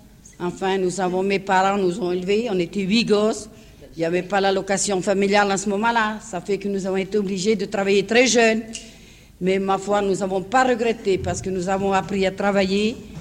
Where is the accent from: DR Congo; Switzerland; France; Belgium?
France; Brest, Brittany; Oui, oui, je suis de Brest, monsieur.